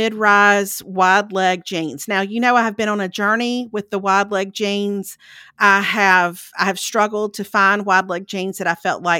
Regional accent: Mississippi, United States; I'm originally from Lauderdale County.

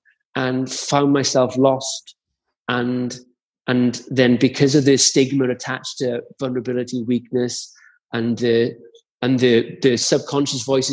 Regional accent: Caerphilly, Wales, United Kingdom; It's just, it can happen to any lad, and I'm a lad from Caerphilly

